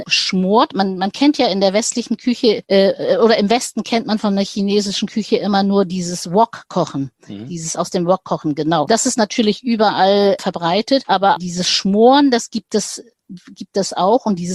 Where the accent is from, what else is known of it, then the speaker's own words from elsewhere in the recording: Yangzhou, Jiangsu, China; Wir kommen aus Yangzhou. Yangzhou, das ist Shanghai, die aus der Gegend, wo eigentlich sehr leicht gekocht wird.